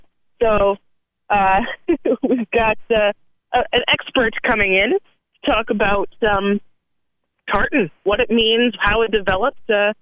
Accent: Stevens Point, Wisconsin, United States; it is trivia weekend up in my hometown of Stevens Point this weekend

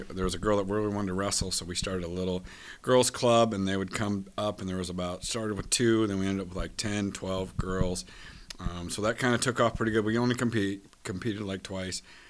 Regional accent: Dallas Center, Iowa, United States; Layla comes to us from Dallas Center Grimes, which is actually my hometown.

